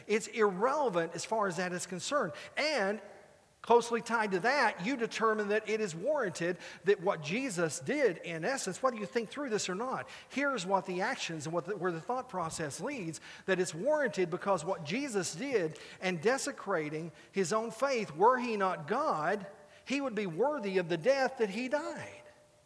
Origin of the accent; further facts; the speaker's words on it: Burkburnett, Texas, United States; Occasionally, I'll go back to my hometown where I grew up. Now, we've lived away from Burke Burnett for so long that I have the experience of going home